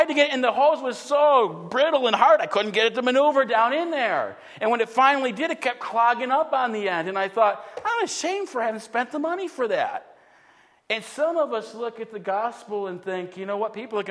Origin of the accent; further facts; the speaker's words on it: Buffalo, New York, United States; And I know, I grew up in Buffalo, so that's my team.